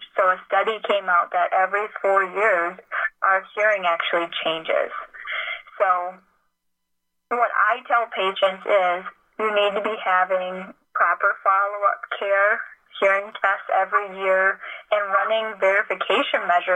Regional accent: Minnesota, United States; So I'm from Minnesota, but my significant other is from Wisconsin, so I actually get to do both deer seasons.

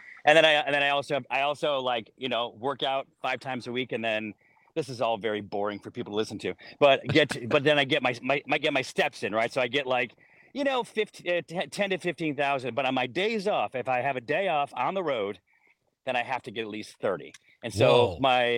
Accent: Syracuse, New York, United States; Again, I grew up in Syracuse, which is very, very, very similar weather, probably the same weather, in fact.

